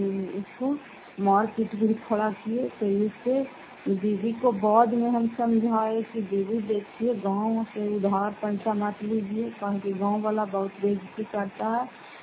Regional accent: Fatehpur, Bihar, India; घर फतेहपुर पंचायत मकरौदा जिला नालंदा खराब कचरा ब्लॉक की निवासी हूँ

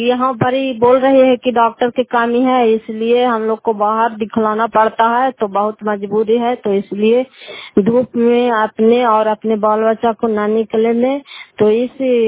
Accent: Fatehpur, Bihar, India; घर फतेहपुर, पंचायत मकरौता, जिला नालंदा, कराय पसरा ब्लॉक की निवासी हूँ। और मैं अभी खोखना गांव में आई हुई हूँ

